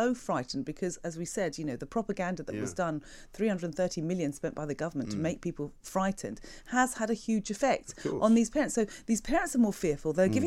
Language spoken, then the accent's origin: English; United Kingdom; being a British person, living in Great Britain.